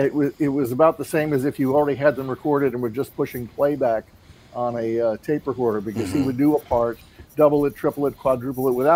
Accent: East Coast, United States; I mean, I grew up on the East Coast.

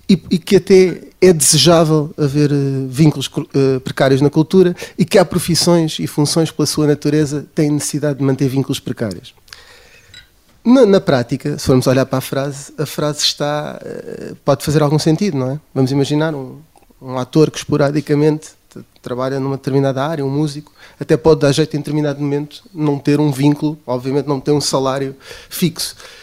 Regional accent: Salvaterra de Magos, Santarém, Portugal; Eu faço sempre aqui aquela ressalva que eu sou de Salvaterra de Magos e espero conseguir entrar na minha terra

